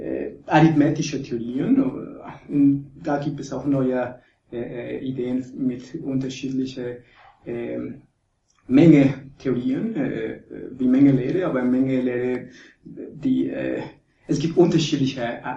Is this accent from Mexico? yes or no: yes; Mexico; German is a second language; Also ich habe in Mexiko die Schule gemacht und ich habe in Mexiko die Licenciatura gemacht.